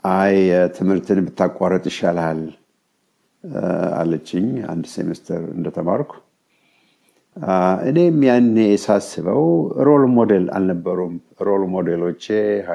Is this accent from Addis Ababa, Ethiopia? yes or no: no; Bahir Dar, Amhara, Ethiopia; also born or lived in Este / Hamusit; እኔ የተወለድኩት ድሮ ደብረ ታቦር አውራጃ የሚባል አሁን ደቡብ ጎንደር ይባላል፣ እዛ አንዲት ትንሽ ከተማለች እስቴ፣ እዛ ተወልጄ ከዛ ደግሞ ትንሽ ራቅ ያለች እዛው አካባቢ የገጠር ጎጆ አካባቢ አንድ ቤት ፊደል ቆጠርኩ። ከዛ ወደ ባህር ዳር አካባቢ ወላጆች ሙቭ